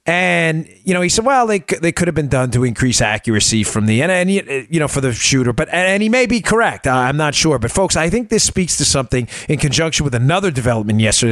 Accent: New York, United States; some of the people I grew up with in New York, and especially my Italian friends, me being Italian, obviously … you know.

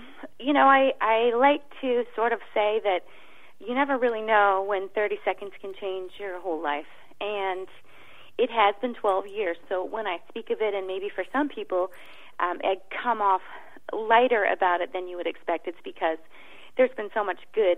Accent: Midwest, United States; now in Los Angeles, United States; I grew up in the Midwest.

